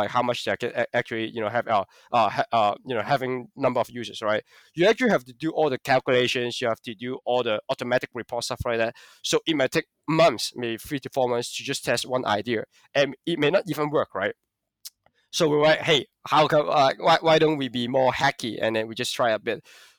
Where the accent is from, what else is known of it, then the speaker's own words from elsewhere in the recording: Hong Kong; but I'm from Hong Kong.